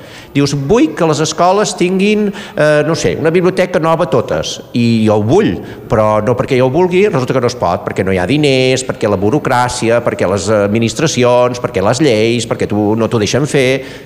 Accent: Catalonia, Spain; tenir les llibertats com a poble català i defensar la nostra llengua i la nostra cultura

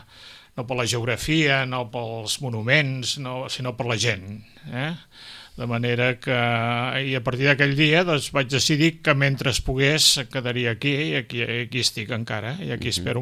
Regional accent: Barcelona, Catalonia, Spain; also born or lived in Logroño / Navarre / Terrassa; now in Sitges, Spain; Dels temps en què Barcelona era un fangar, quan feien l'Eixample i era un fangar, doncs som de Can Fanga.

